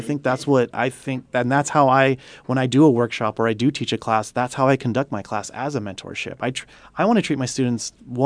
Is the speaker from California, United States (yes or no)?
yes; Oxnard, California, United States; being born and raised in Oxnard, California, in Southern California, and how I grew up in a prominently Mexican-American community.